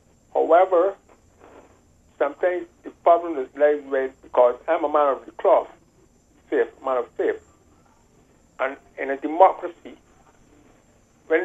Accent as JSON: {"language": "English", "country": "Barbados", "tie": "born or raised there", "said": "when I grew up in Barbados."}